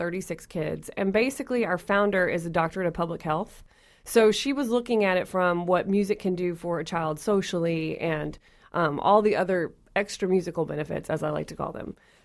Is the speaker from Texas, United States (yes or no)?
yes; Texas, United States; and I'm from Texas. So band was El Sistema for us.